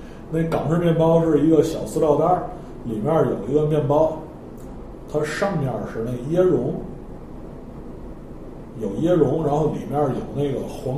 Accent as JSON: {"language": "Chinese", "region": "Inner Mongolia", "country": "China", "tie": "born or raised there", "said": "我记得我小时候在内蒙古的时候"}